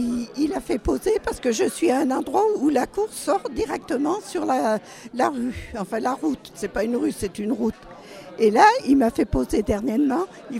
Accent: Saint-Julien-en-Quint, Auvergne-Rhône-Alpes, France; Je suis née à Saint-Julien-en-Quin.

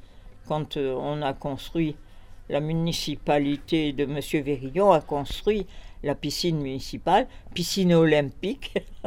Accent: Provence-Alpes-Côte d'Azur, France; j'étais jeune femme et je venais de la Côte d'Azur, mais j'étais dans un monde nouveau

